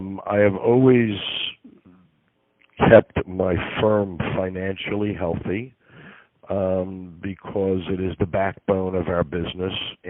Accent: New York, United States; I came from humble beginnings when I grew up in New York.

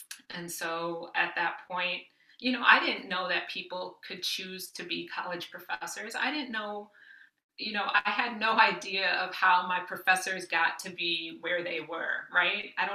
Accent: Midwest, United States; I grew up working class in the Midwest, you know, where everything was kind of a struggle.

